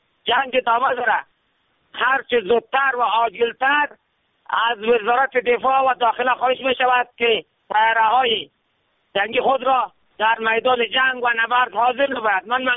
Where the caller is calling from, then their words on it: Daykundi, Afghanistan; من هزاره هستم از دهکنده ولسوالی کجران.